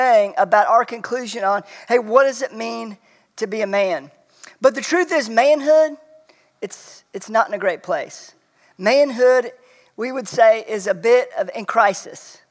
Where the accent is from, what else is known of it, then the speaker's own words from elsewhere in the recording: Oklahoma, United States; also born or lived in Florida; I call myself somebody who hails from Oklahoma. I wasn't born there. I was born in Florida, but I lived and I grew up and went to college in the state of Oklahoma.